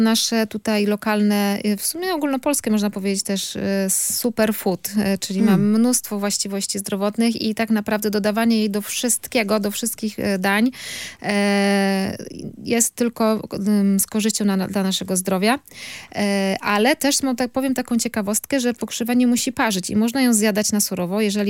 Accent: Pomeranian Voivodeship, Poland; I teraz można zrobić w kociołku przepyszną zupę rybną, zwłaszcza w sezonie u nas na Kaszubach. Robimy oprócz zupy rybnej z ogniska sielawę zawijaną w liście szczawiu.

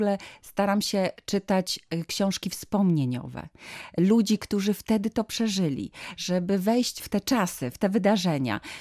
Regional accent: Malbork, Pomeranian Voivodeship, Poland; zwłaszcza z początku XX wieku Malborka, miasta, w którym spędziłam dzieciństwo i młodość.

